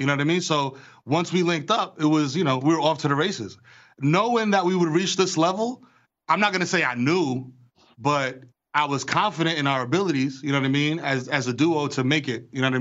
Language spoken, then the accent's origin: English; New York, United States; finding that common ground as a New Yorker, a fan, you know, a New York sports fan.